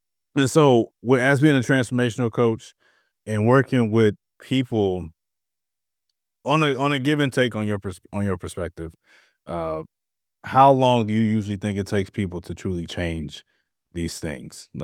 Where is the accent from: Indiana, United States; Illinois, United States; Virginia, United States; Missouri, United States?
Missouri, United States; St. Louis; So I'm from St. Louis and I live in St. Louis.